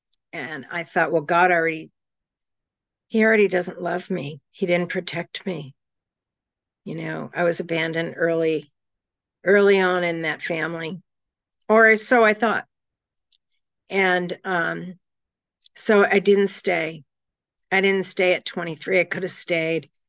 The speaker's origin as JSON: {"language": "English", "town": "Boston", "region": "Massachusetts", "country": "United States", "tie": "born or raised there", "said": "So I grew up in the Boston area. I graduated from school in Westwood, Massachusetts."}